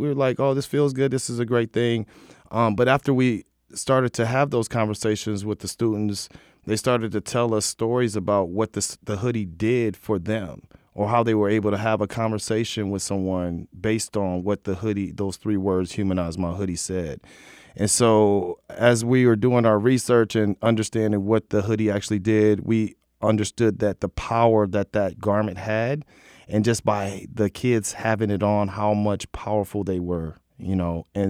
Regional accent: Waterloo, Ontario, Canada; heavy number of hoodies to be circulating around small Waterloo, which is my hometown and Jason's, you know, high school.

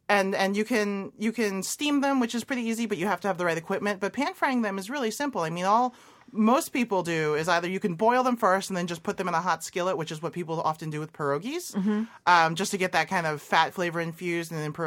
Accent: Hong Kong; now in United States; My mom, whenever I grew up in Hong Kong, and when I moved to the U.S., she would come and visit.

